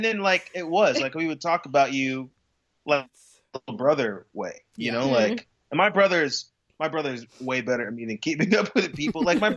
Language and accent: English; Missouri, United States; now in Phoenix, United States; and I am from Missouri, and I live in Phoenix currently